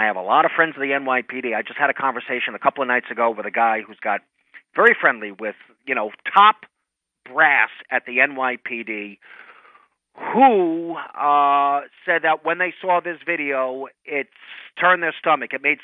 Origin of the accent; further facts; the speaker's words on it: New York, United States; Now, I can tell you, I grew up in New York